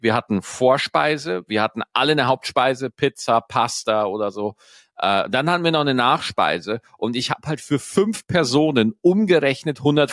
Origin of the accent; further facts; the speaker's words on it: Straubing, Bavaria, Germany; dass Prag einfach mal von meiner Heimatstadt Straubing, in der ich geboren wurde, gar nicht mal so weit weg ist.